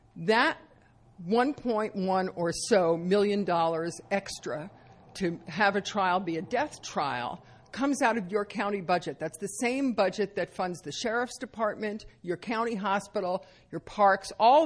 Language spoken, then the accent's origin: English; Brooklyn, New York, United States; born there; and maybe it's because I was born in Brooklyn, I'm not sure